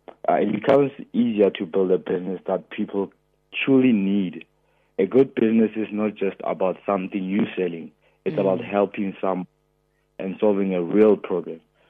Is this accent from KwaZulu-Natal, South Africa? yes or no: no; Krugersdorp, Gauteng, South Africa; Born and bred in the Krugersdorp West, Mohale City, and I'm 23 years of age.